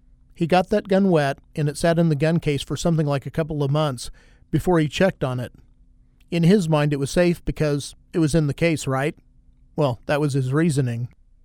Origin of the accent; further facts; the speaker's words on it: Kansas, United States; I had never owned a centerfire rifle growing up in Kansas.